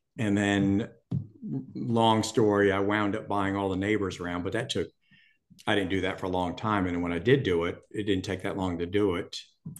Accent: Richlands, North Carolina, United States; I grew up in Richlands, actually. So Richlands is in Onslow County, which is about, 20 miles from Camp Lejeune. So it's next to Jacksonville. Richlands is a farming community. And so that's where I grew up.

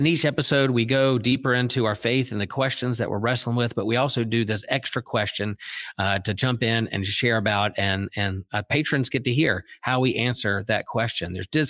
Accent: Chapel Hill, North Carolina, United States; We are part of Theology Beer Camp in Chapel Hill, North Carolina, at my home church in my hometown.

